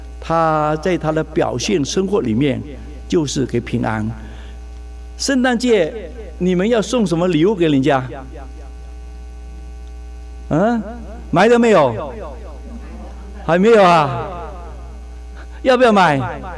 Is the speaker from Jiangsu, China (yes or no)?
no; Fuzhou, Fujian, China; 我是福州人